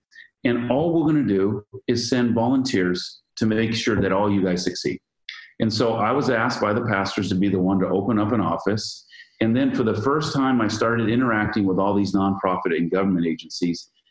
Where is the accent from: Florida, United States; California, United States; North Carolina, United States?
California, United States; Fremont; we were at the time in my hometown of Fremont